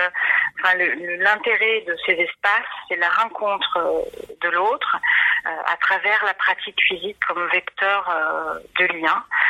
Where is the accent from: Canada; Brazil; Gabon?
Brazil; now in France; Je viens du Brésil et le sport a fait partie de toute ma vie. Je suis née en dictature militaire.